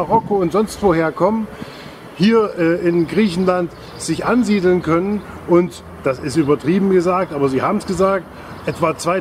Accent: Germany; Ich habe mich also als Deutscher zu erkennen gegeben und womit verbindet man mich als Deutschen hier im Ausland?

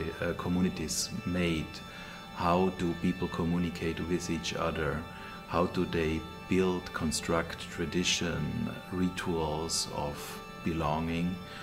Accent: Tyrol, Austria; English is a second language; I was born in the Tyrolean Upper Inn Valley, in the west of Tirol, which is a quite rural region, as a son of a refugee who came after the Second World War to Austria.

